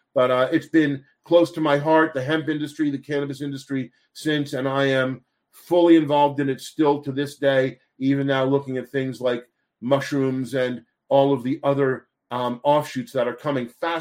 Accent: New Jersey, United States; now in New York, United States; And then I moved to New York from New Jersey

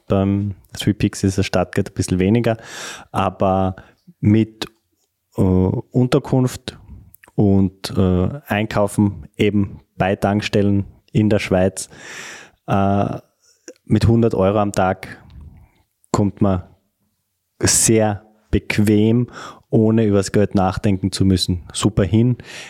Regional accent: Austria; also ich jetzt als Österreicher hatte die Möglichkeit

